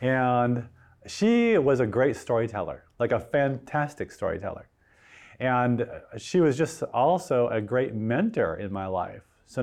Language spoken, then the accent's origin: English; Hawaii, United States; When I was a little boy, you know, I grew up in Hawaii, but for about 8 summers of my life, we had the privilege of spending summers with Grandpa way up in northern Saskatchewan.